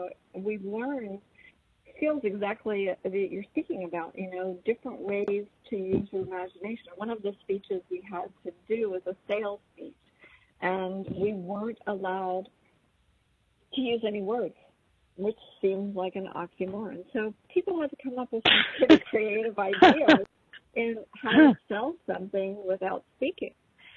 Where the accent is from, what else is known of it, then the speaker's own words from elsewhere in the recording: Canada; Yeah, I'm a Canadian